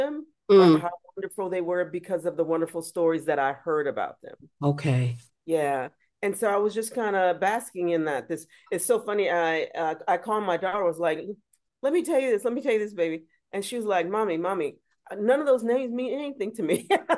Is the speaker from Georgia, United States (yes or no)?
no; Los Angeles, California, United States; And also growing up in South, what they now call South Central Los Angeles, growing up in a very black neighborhood, middle class black folks